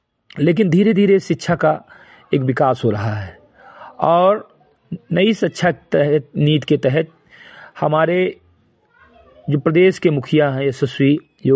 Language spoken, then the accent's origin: Hindi; Bahraich, Uttar Pradesh, India; ग्राम सभा सिमरी कटई विकासखंड मीनपुरवा जनपद बहराइच का मूल निवासी हूं तथा एक सामाजिक कार्यकर्ता हूं।